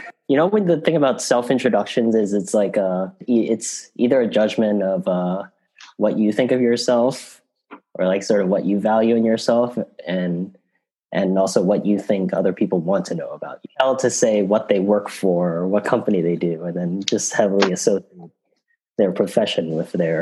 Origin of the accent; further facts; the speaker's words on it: New York City, New York, United States; with my background as an Asian American growing up in New York Chinatown